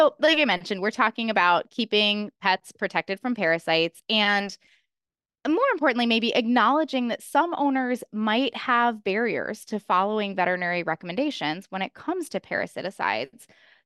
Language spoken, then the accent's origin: English; Chicago, Illinois, United States; I am also originally from Chicago